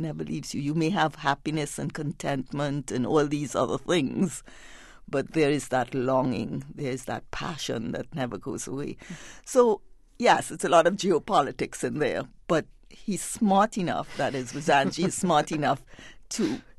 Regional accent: Trinidad & Tobago; moved away as an adult; now in United States; growing up in Trinidad. I was raised there until I was 19. Mm. But all my adult life I've spent in America.

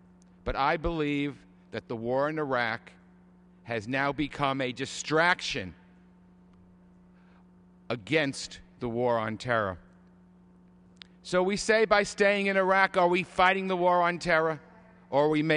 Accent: New York, United States; I'm a New Yorker. I will never, ever forget September 11th, 2001.

